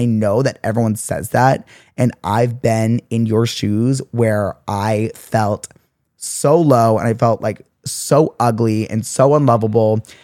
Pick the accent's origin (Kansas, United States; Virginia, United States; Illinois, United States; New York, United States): Virginia, United States; Richmond; now in Boston, United States; Virginia. My family still lives there. Anyways, I'm in law school in Boston, but I'm interning in my hometown of Richmond right now for my last semester.